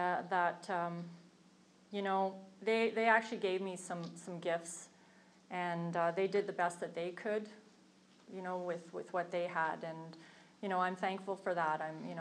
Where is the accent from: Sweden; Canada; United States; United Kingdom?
Canada; Montreal, Quebec; born there; You know, I was born in Montreal, December 1964, so I recently turned 50.